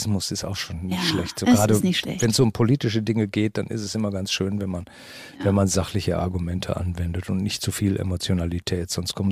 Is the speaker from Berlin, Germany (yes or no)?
no; Düsseldorf, North Rhine-Westphalia, Germany; also born or lived in Wesel; Also sprich, ich bin in Wesel geboren, bin in Düsseldorf aufgewachsen, habe in Essen studiert und wohne jetzt 2 Autominuten von der Ruhr entfernt.